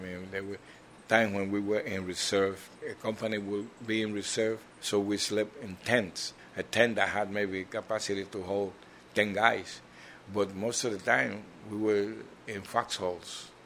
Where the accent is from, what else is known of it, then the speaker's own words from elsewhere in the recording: Puerto Rico; English is a second language; now in New York, United States; I came from Puerto Rico, and I was living in New York for a couple of years, and I knew a little bit of English by then.